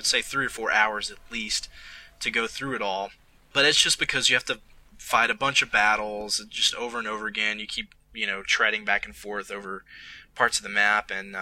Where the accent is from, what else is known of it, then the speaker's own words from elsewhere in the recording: the South, United States; accent: Southern American; my southern accent coming in and out, because I've been around southern people, namely my family